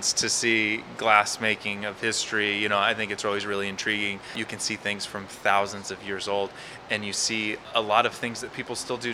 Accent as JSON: {"language": "English", "region": "Michigan", "country": "United States", "tie": "born or raised there", "said": "Well, I grew up in Michigan, and there was an artist that taught classes near me."}